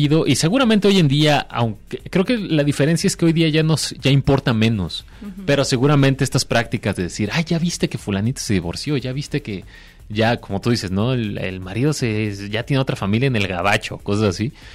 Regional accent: Mexico; como hablando como mexicanos y sociedad en general

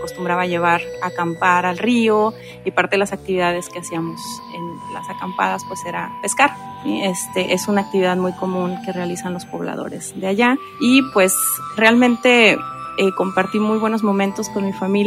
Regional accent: Mascota, Jalisco, Mexico; yo creo que mi fascinación por los peces tiene que ver con mi infancia y el lugar donde yo crecí. Yo soy originaria de Mascota

